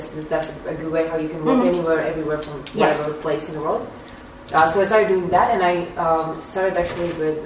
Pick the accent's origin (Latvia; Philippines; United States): Latvia; Riga; English is a second language; I'm from Latvia, Riga.